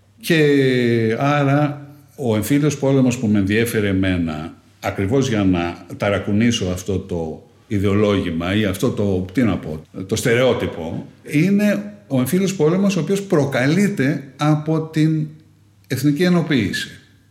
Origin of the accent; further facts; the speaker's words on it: Greece; Από μικρό παιδί αισθάνομαι τρία πράγματα. Νιώθω τον εαυτό μου ότι είμαι Έλληνας, ότι είμαι Ευρωπαίος και ότι είμαι πολίτης του κόσμου.